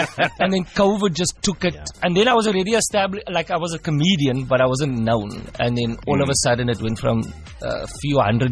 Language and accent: English; Port Elizabeth, Eastern Cape, South Africa; even though this is my hometown, coming to Port Elizabeth, there was a time in my career where I'd struggled to sell 40 tickets.